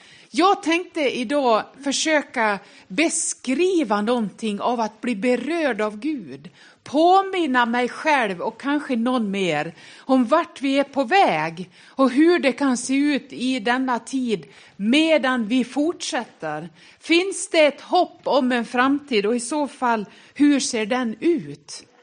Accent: Dalarna County, Sweden; Och ändå så pratar jag väldigt försvenskat nu. Mina syskon och släktingar uppe i Dalarna, de tycker att jag har blivit väldigt försvenskad i mitt uttal. Så det har jag nog.

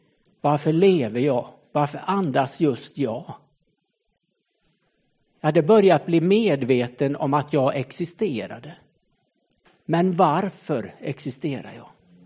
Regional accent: Borås, Västra Götaland County, Sweden; Jag åkte hem till Borås där jag är född och uppväxt.

